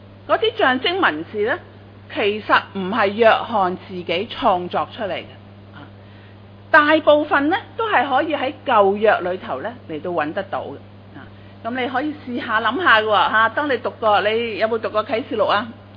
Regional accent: China; 就好像我们中国人都有不同的文学题材的，是吧？

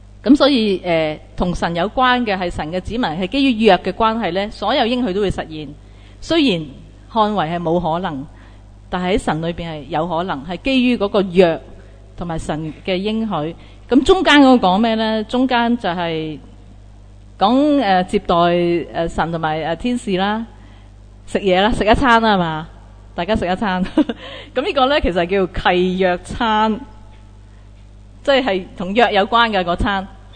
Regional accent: Hong Kong; 即系我哋香港人系咁

